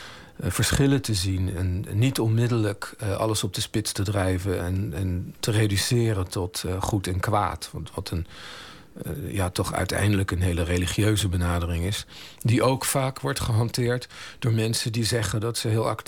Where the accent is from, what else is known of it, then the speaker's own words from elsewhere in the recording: Netherlands; moved away; Dat ik ben Nederlander. Ik ben hier weggegaan in 1975. Heb hier dus ook niet meer gewoond sinds die tijd.